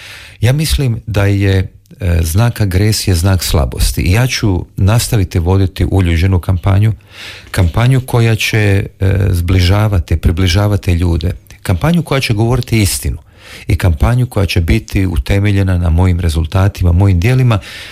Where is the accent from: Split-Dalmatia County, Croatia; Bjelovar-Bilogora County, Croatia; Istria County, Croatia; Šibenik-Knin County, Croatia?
Split-Dalmatia County, Croatia; ja kao predsjednik koji živim za Dalmaciju, volim cetinski kraj, tu sam odrastao